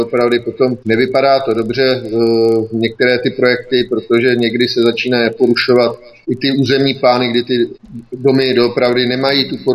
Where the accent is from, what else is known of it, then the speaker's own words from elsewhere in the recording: Prostějov, Olomouc Region, Czechia; já nejsem Olomouc, nejsem z Olomouce, jsem z Prostějova